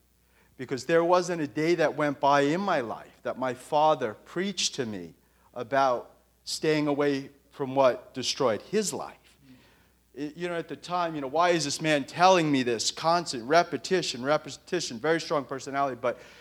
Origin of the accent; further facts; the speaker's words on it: New York City, New York, United States; I was raised in New York City.